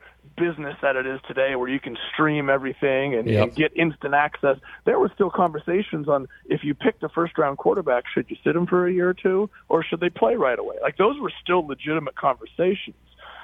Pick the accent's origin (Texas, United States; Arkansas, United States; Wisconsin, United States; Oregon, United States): Oregon, United States; I'm from Oregon, and I left, and I've come back.